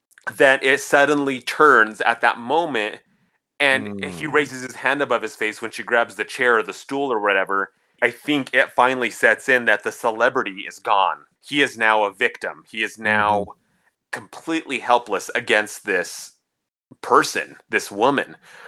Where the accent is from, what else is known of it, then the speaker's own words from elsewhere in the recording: Utah, United States; growing up in Utah, people can't even say hell, they'll say heck.